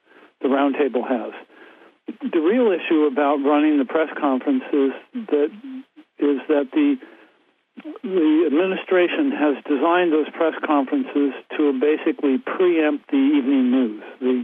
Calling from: Amherst, Massachusetts, United States; I'm calling from Amherst, Massachusetts.

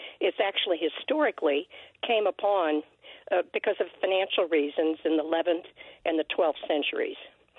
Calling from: Placitas, New Mexico, United States; Yes, I'm calling from Placitas, and I went to Catholic schools 13 years

